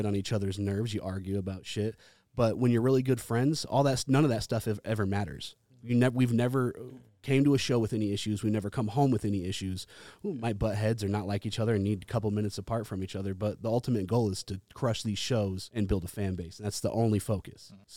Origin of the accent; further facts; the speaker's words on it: Reno, Nevada, United States; We're from Reno. We've got to check out Reno. Come to Reno. It's like, we have something special here.